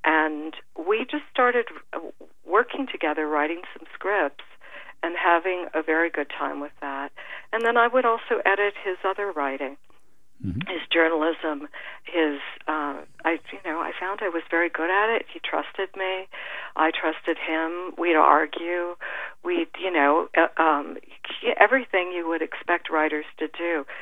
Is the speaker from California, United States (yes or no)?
yes; California, United States; I had grown up in California. I'm a Californian